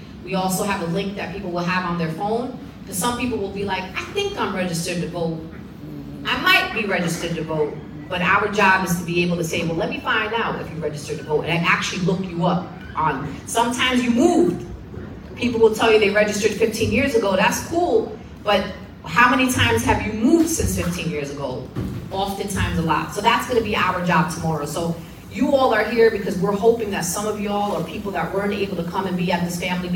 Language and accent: English; New York, United States; And, you know, I'm from New York. I'm a woman of my word.